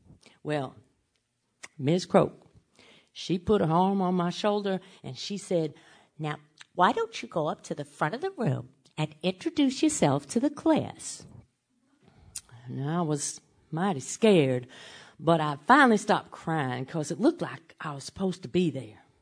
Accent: Memphis, Tennessee, United States; And I opened my mouth, and I said, "Hi, y'all … I'm from Memphis, Tennessee."

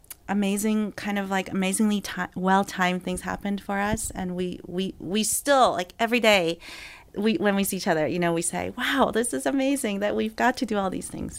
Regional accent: Seoul, South Korea; My sisters and I grew up in Seoul

